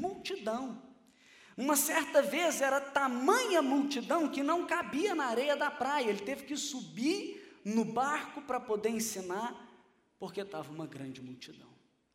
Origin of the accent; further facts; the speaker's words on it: Rio de Janeiro, Brazil; eu falei, carioca. Aí ele falou, mineiro. Eu falei, mineiro nada, quem falou que eu sou mineiro? Ele falou, não, o jeito que você fala é mineiro.